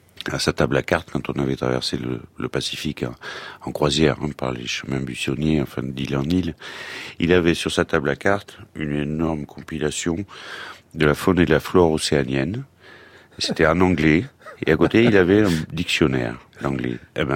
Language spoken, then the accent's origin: French; South-West France, France; on est du sud-ouest, on est plutôt des terriens à l'origine.